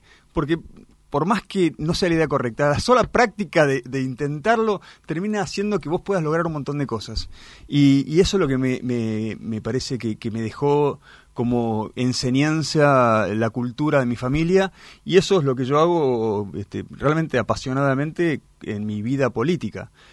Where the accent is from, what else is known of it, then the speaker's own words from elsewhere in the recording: New York, United States; born there; Me tocó nacer cuando papá estaba en Nueva York en representación de la Argentina, y solo por ese hecho, a pesar de que nací en Nueva York, soy argentino nativo.